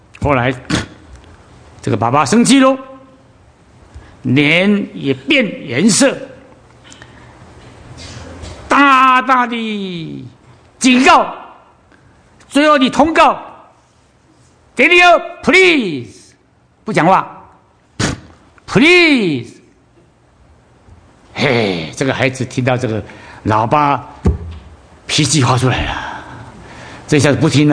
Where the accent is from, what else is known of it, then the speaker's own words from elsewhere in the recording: China; 但通常我知道我们中国人的父母亲要求儿女做什么事，不会用请，不会用请这个字。